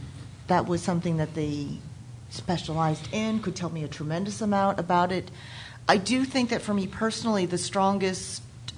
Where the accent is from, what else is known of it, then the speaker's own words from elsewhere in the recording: Fresno, California, United States; And I grew up in the Central Valley. I'm from Fresno, and very, very surrounded, much surrounded by an agricultural culture.